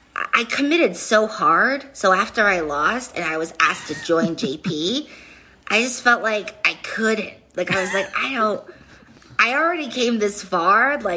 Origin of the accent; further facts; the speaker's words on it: Rhode Island, United States; I am from Rhode Island